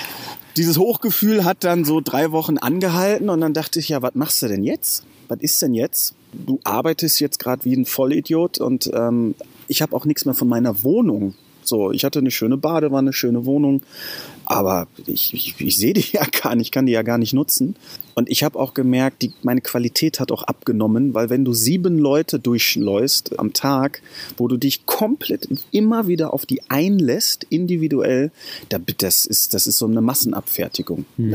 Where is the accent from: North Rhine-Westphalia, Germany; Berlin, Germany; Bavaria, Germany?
North Rhine-Westphalia, Germany; Lünen; 30 Jahre alt, komme aus dem Ruhrpott, Lünen bei Dortmund. Da bin ich aufgewachsen